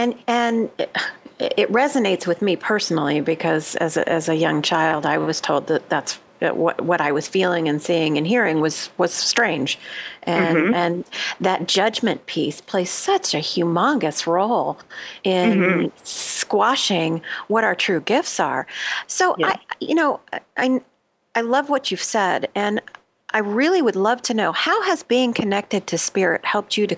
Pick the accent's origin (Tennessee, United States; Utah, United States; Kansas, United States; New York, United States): Kansas, United States; Leawood; And I love the fact that Stephanie lives in my hometown where I grew up, Leawood, Kansas, with her husband and 3 children.